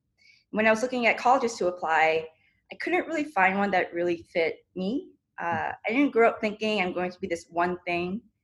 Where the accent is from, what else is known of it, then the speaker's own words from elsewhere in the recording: Long Island, New York, United States; also born or lived in Queens; So I was born in Queens, and then my family moved to Long Island, and I grew up there.